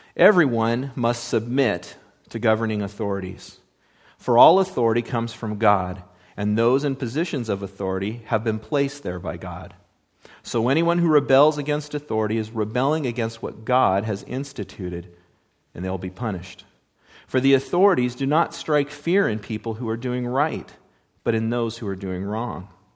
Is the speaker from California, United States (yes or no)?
yes; California, United States; and I grew up in Southern California. It was Reagan country at the time. I mean, it was all conservative, you know? And so I grew up at that time in that place, and it was good.